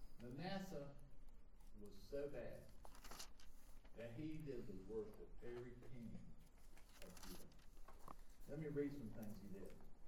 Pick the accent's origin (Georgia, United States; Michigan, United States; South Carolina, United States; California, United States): South Carolina, United States; Rock Hill; I never lived north of my hometown in Rock Hill, South Carolina. Never.